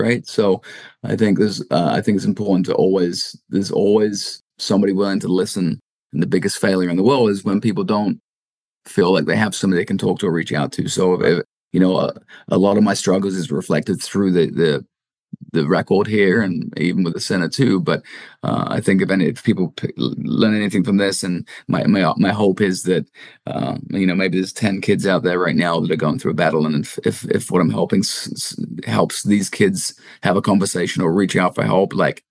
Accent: Peterborough, East of England, United Kingdom; my hometown is Peterborough United

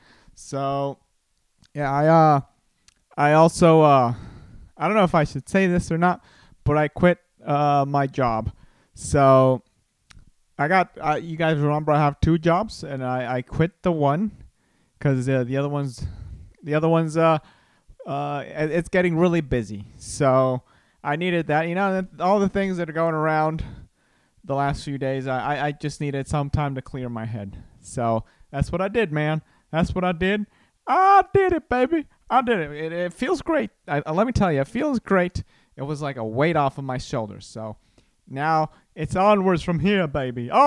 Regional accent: Costa Rica; first language Spanish; English is a second language; I grew up in Costa Rica, and my native language is Spanish, but I also grew up speaking in English with my fascia. So it was like a mixed language household. I spoke English with my dad, and I spoke Spanish with my mom.

